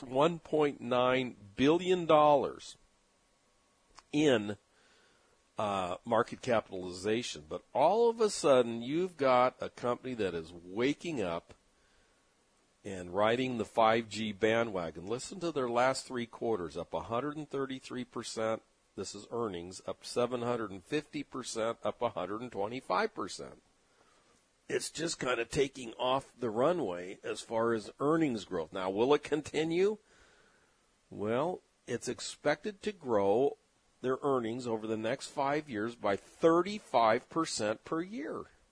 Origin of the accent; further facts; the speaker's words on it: San Diego, California, United States; I've known about this little company for a long time because it's from my hometown of San Diego